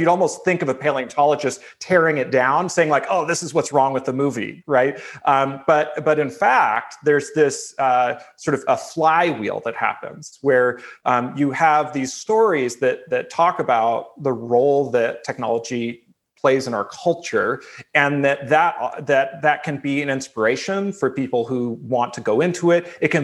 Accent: Oakland, California, United States; So as an example, I was born in Oakland, California, and growing up, I took things like buses, roads, sewer systems, money, local, state, and federal governments for granted.

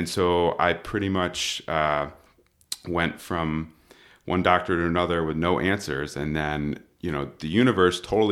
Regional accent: Connecticut, United States; Cause I'm from Connecticut, but I was living in New Jersey at the time.

